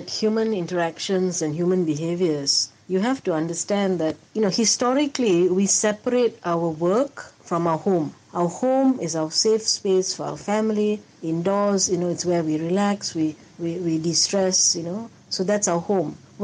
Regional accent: Malaysia; being a Malaysian to lepak lah

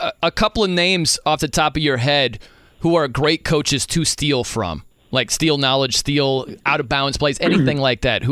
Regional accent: South Bend, Indiana, United States; I'm from South Bend.

